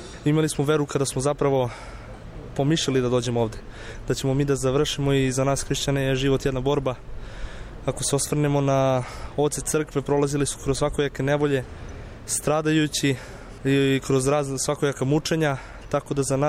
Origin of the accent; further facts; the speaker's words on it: Štrpce, Kosovo; dolazim iz Štrpca, odličan sam učenik drugog razreda.